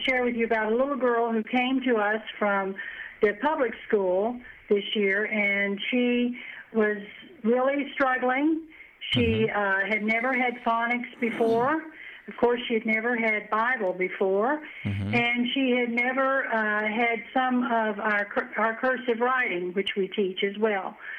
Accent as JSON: {"language": "English", "region": "West Virginia", "country": "United States", "said": "I am originally from the mountains of West Virginia, but I married my husband, who was a minister, and we lived in Virginia"}